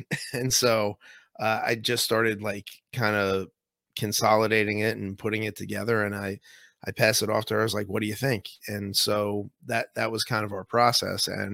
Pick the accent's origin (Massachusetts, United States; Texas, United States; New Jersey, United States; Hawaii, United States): New Jersey, United States; I'm a teacher from New Jersey who was just trying to do right by my kids.